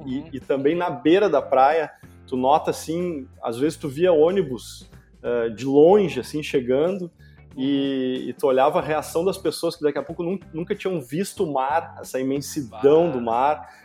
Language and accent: Portuguese; Porto Alegre, Rio Grande do Sul, Brazil; moved away as an adult; na verdade eu moro na praia há 15 anos, eu digo apenas 15 anos porque eu vivi outros 30 em Porto Alegre, né? Então eu nasci lá e vivi os meus 30 primeiros anos de vida, eu vivi em Porto Alegre